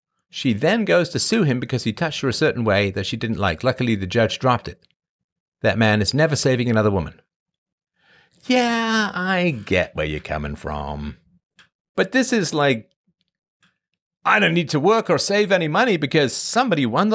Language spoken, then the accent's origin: English; England, United Kingdom; also born or lived in Ireland / Africa / Canada; I was born in Ireland. I grew up in England. I spent some time in Africa and then Canada.